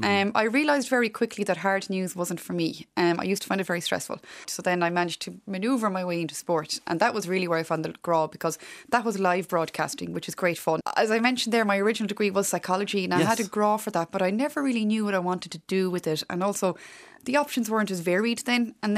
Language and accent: English; Connacht, Ireland; I grew up in Connemara in County Galway, just over the road from TG Cahir.